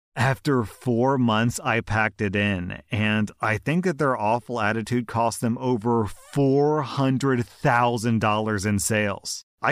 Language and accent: English; Scotland, United Kingdom; now in Australia; I'm not even a Pom. This is typically slang reserved for English people, but I'm Scottish.